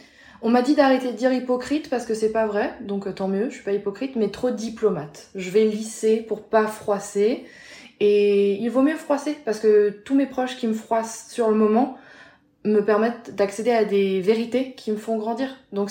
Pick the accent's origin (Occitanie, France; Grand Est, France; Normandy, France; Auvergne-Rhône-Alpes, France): Grand Est, France; Strasbourg; Je suis de Strasbourg, j'étudiais à Paris, j'étudiais le journalisme